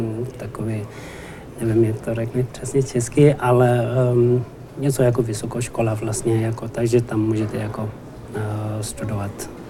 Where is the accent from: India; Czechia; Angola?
India; Ano, já jsem vyrůstal v Indii, přesně tak. Ano, já jsem vyrůstal v Indii